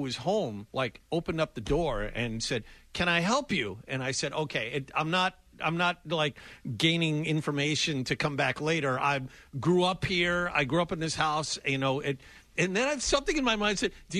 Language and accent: English; Lexington, Massachusetts, United States; I had one near where I grew up, too. I grew up in Lexington, and the next town over, there was something called Walex, Wal-Lex.